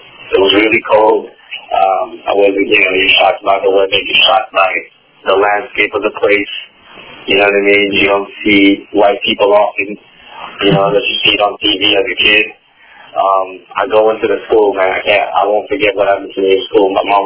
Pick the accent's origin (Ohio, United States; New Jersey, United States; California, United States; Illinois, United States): California, United States; San Francisco; I grew up in San Francisco. I moved in Daly City in 03.